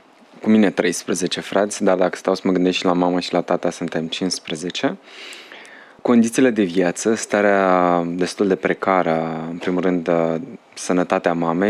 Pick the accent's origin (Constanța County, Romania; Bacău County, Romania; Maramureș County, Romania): Bacău County, Romania; Pâncești; Deși m-am născut la Bacău, provin dintr-o familie destul de săracă, din comuna Pâncești, sat Petrești, sunt al 13-lea copil.